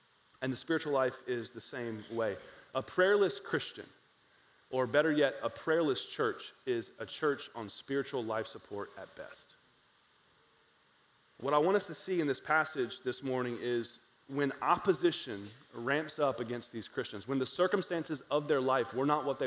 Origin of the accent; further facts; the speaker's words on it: Georgia, United States; I grew up in Southwest Georgia and I went to public school.